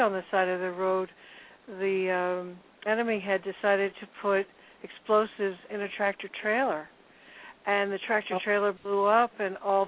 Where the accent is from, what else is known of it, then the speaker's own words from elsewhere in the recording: Queens, New York, United States; born there; Well, I was born in the St. Albans Naval Hospital, which is in, believe it or not, New York City, out on the in Queens